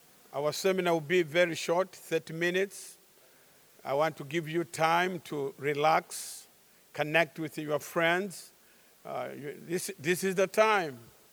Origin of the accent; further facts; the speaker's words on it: Tanzania; born there; I was born in Tanzania. Tanzania is in East Africa, a beautiful country.